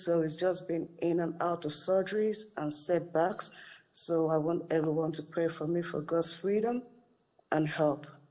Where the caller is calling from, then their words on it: Germany; I'm calling from Germany.